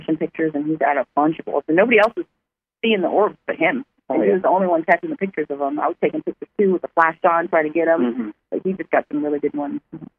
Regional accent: Los Angeles, California, United States; we're from Los Angeles, and this is our third time up here.

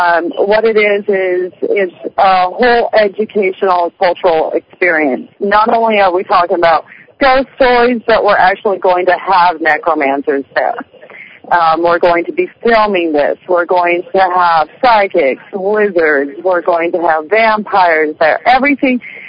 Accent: Las Vegas, Nevada, United States; I'm from Las Vegas.

